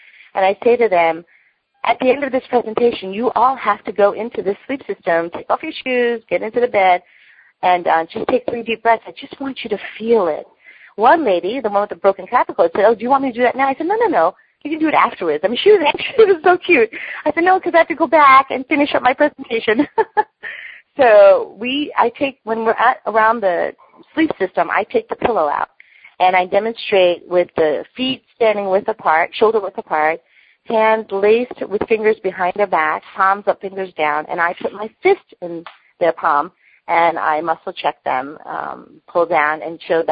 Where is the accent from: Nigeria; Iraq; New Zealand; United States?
United States; New York; now in San Diego, United States; One actually lives less than a mile from where I grew up in Long Island.